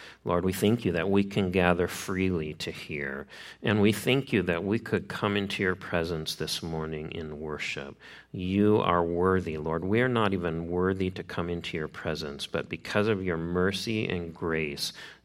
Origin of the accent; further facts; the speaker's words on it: Midwest, United States; I grew up in the Midwest, and in the upper Midwest, there's a kind of a fish called a walleye pike.